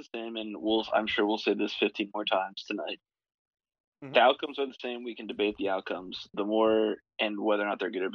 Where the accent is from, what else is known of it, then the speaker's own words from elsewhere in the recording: United States; I mean, I'm American